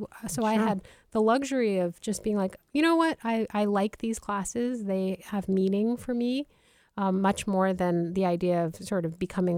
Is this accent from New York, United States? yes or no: yes; New York, United States; and I grew up in New York, you know, I didn't know what I didn't have a sense of like nature or the environment.